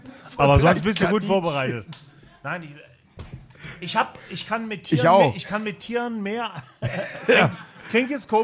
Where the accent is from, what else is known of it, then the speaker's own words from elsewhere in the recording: Cologne, North Rhine-Westphalia, Germany; Aus Köln, ja, genau.